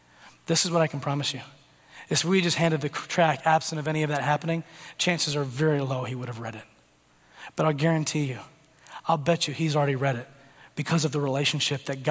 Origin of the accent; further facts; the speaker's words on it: Tanzania; well, actually, I'm from Tanzania. That's where I grew up.